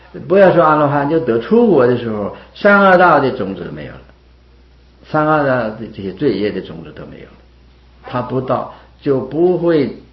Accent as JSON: {"language": "Chinese", "country": "China", "said": "我中国人也好，外国人都是这样子。"}